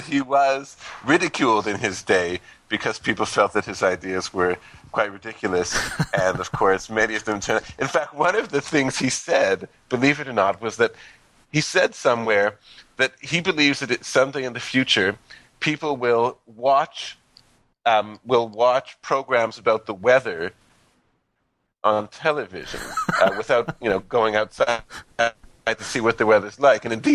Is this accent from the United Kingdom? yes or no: no; Canada; Is something that you really can't avoid growing up in Canada.